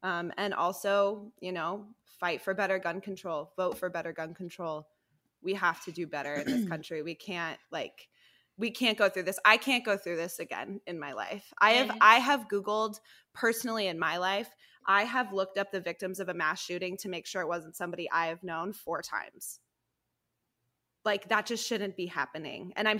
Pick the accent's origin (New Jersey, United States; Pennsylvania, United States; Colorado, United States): Colorado, United States; Colorado, I'm from Colorado. I think I've said this before on the podcast.